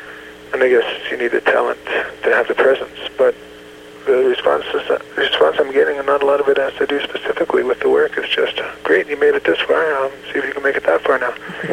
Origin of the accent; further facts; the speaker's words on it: Port Alberni, British Columbia, Canada; also born or lived in Victoria; My earliest childhood memories go back to Port Alberni, B.C. I was born in Victoria